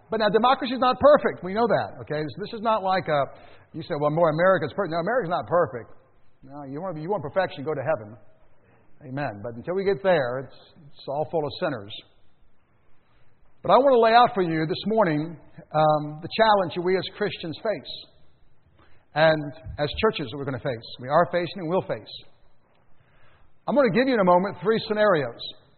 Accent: United States; I want to let you know that I'm glad I'm an American.

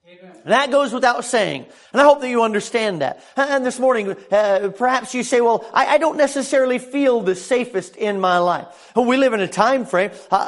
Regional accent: Sacramento, California, United States; now in Charleston, United States; And we moved from Sacramento, California, out to the wonderful Charleston, South Carolina.

